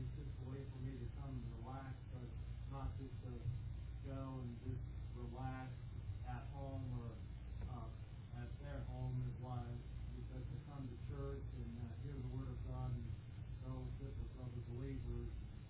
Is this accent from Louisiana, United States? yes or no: no; North Carolina, United States; I'm from North Carolina, and I go to a very small church